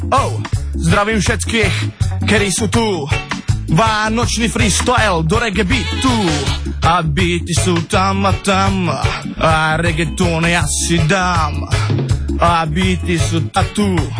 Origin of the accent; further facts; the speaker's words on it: Trnava, Trnava Region, Slovakia; Som z Trnavy